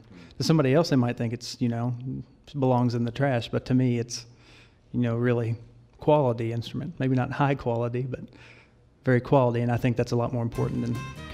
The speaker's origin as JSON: {"language": "English", "town": "Flemingsburg", "region": "Kentucky", "country": "United States", "said": "I'm from Flemingsburg, Kentucky, in Fleming County, Kentucky."}